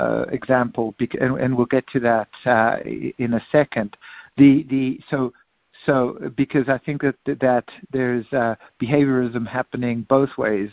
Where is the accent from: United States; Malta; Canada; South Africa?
South Africa; when I grew up in South Africa at a Catholic boys' school